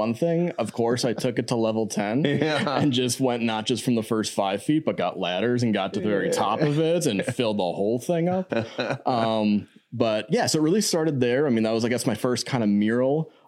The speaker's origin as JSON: {"language": "English", "town": "Sturgeon Bay", "region": "Wisconsin", "country": "United States", "tie": "born or raised there", "said": "Yeah, so I'm born and raised in Door County up in Sturgeon Bay."}